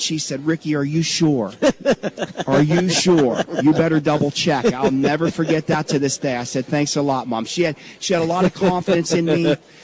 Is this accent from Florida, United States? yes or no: no; West Middlesex, Pennsylvania, United States; I'm very proud to say that I came from West Middlesex. It's a very blue-collar community, hardworking, close-knit.